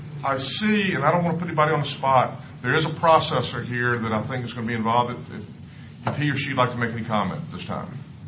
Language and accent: English; Claremont, Virginia, United States; as a child growing up in Claremont